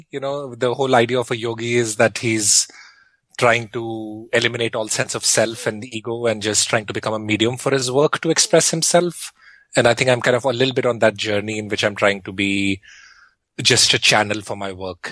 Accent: India; when we were growing up in India

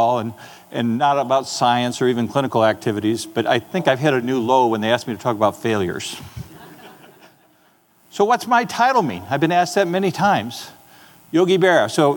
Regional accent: South Dakota, United States; I grew up in South Dakota, so a great move was leaving South Dakota.

